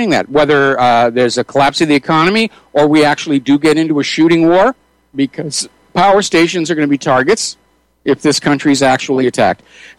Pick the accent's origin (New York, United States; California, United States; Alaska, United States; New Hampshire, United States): New Hampshire, United States; The lifestyle that you're describing, that's what I grew up with in New Hampshire. We did the same thing. We had the gardens, the chickens, turkeys, a couple of geese, had our own cows, and so forth and so on.